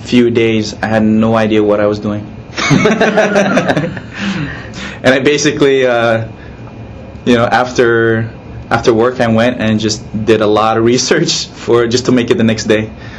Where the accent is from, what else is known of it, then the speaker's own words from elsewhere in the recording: Yap, Micronesia; When I was growing up, I had actually, growing up in Yap, I had like actually a couple of businesses, small businesses that I had started out when I was